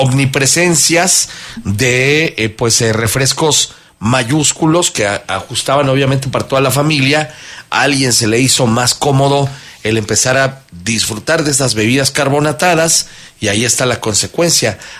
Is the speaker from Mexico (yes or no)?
yes; Mexico; en los refrescos en la mesa de muchos de nosotros como mexicanos no aparecieron en nuestra infancia.